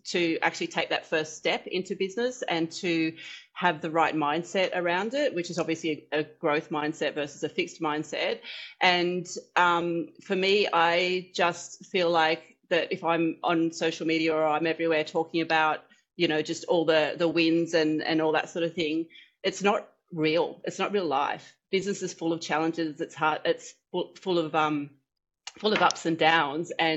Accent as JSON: {"language": "English", "town": "Kiama", "region": "New South Wales", "country": "Australia", "said": "I mean, I am from Kiama, so I have been fairly spoiled in that I come from a pretty beautiful place already."}